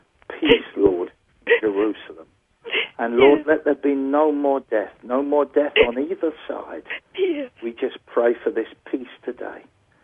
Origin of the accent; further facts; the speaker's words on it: London, United Kingdom; I live just outside London, just southwest of London. And I'm born and bred in London. Though I'm not a Cockney, I'm a Londoner.